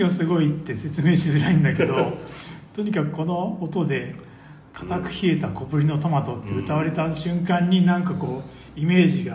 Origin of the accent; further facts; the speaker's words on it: Ibaraki, Japan; 私のような実家が茨城の人間にも思いもつかないですね